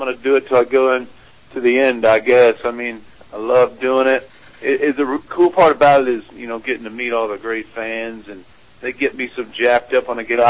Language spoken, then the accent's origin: English; Paxton, Illinois, United States; Paxton, Illinois.